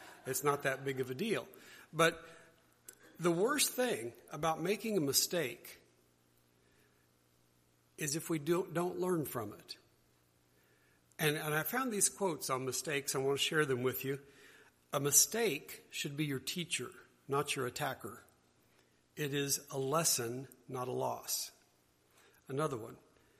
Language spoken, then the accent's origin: English; Gilman City, Missouri, United States; And even though I grew up in Gilman City, the town that I really spent more time in as a kid was Ridgeway with my grandparents.